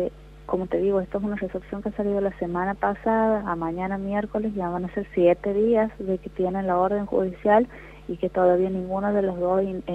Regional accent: Santiago del Estero, Argentina; aquí en la provincia, somos de Santiago del Estero

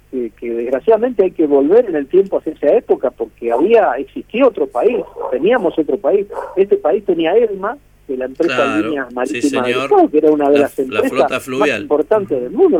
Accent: Tucumán, Argentina; yo soy de Tucumán

